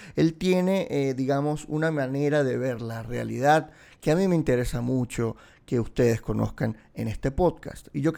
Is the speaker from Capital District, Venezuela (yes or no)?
no; Barquisimeto, Lara, Venezuela; yo vengo de Arquisimeto.